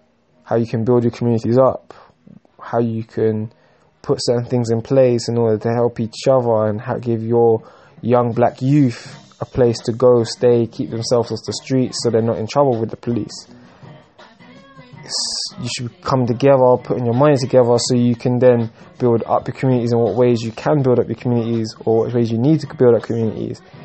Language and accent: English; England, United Kingdom; Like, I live in England, and throughout my whole life I've been reminded by multiple white people that I am not English or British. I am black. You see what I'm saying? So they don't even, I was born here